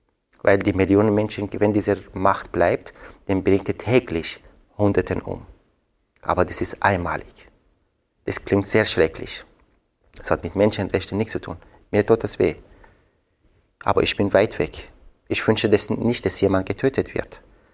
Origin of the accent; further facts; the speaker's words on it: Iran; German is a second language; jetzt bin ich vor Iran und ich bitte, dass alle am Freitag vorbeikommen und es zuhören, was passiert in meinem Heimatland.